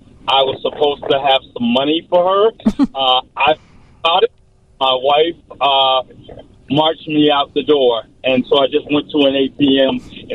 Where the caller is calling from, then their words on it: Chicago, Illinois, United States; Chicago, Illinois, South Side.